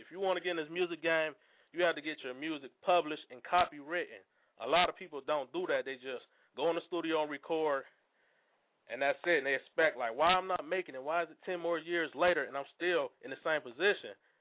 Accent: Toledo, Ohio, United States; And as far as my city, I'm from Toledo, Ohio.

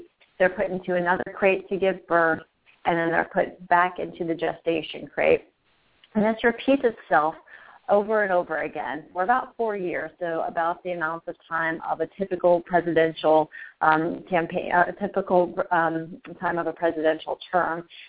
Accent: Virginia, United States; Like Crystal, I was raised eating meat. I grew up in Virginia. My dad hunted.

